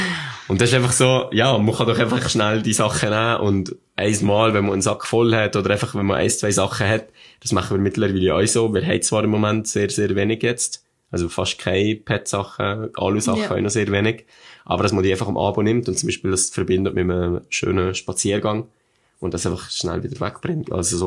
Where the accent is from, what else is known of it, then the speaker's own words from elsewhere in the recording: Albinen, Valais, Switzerland; Und zwar sind wir dann von Visp nach Albinen gezügelt. Das ist mein Heimatdorf, da bin ich aufgewachsen. Bei meinen Eltern.